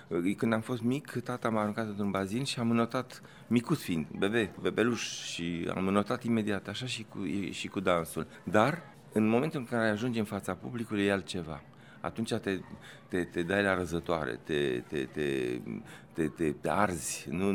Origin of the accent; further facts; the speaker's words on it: Constanța, Constanța County, Romania; moved away; Și eu am copilărit la Constanța, deci mă bucur foarte mult să revin.